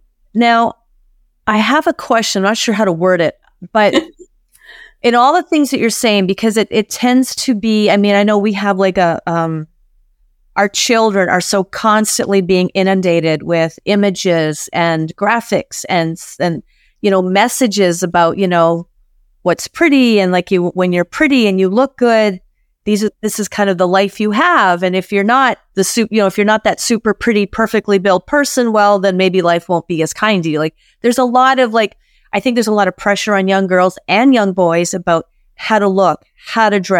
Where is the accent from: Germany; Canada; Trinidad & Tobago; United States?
Canada; I'm from Canada